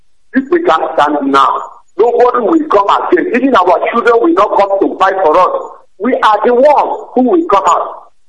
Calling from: Adamawa, Cameroon; I'm calling from Adamawa, Cameroon.

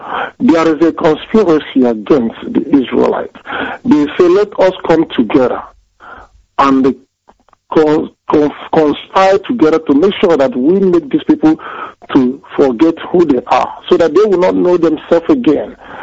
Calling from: France; calling from France.

